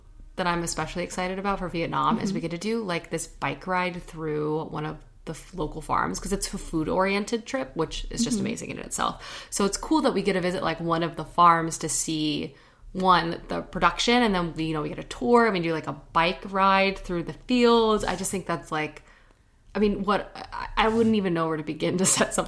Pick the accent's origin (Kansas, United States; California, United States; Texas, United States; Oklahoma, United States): Texas, United States; Okay, it's because I feel like I grew up in Texas and I was such an alt girl.